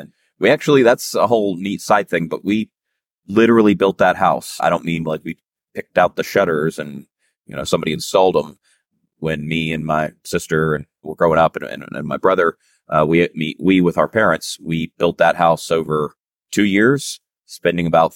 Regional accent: Georgia, United States; growing up in Georgia and playing golf, the Masters is pretty huge.

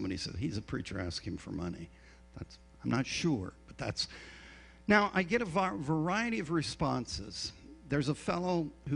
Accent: Ireland; I'm Irish. I'll punch your lights out. That's who I am.

